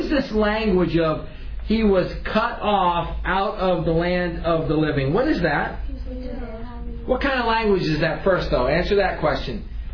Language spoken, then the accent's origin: English; West Virginia, United States; Growing up in West Virginia, we just burned our own trash. We had 55-gallon barrels out behind the house.